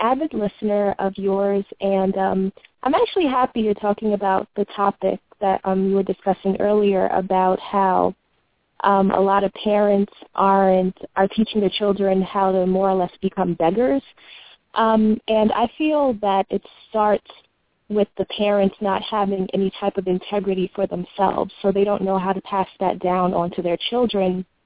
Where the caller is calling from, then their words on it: Bronx, New York, United States; I'm calling from the Bronx.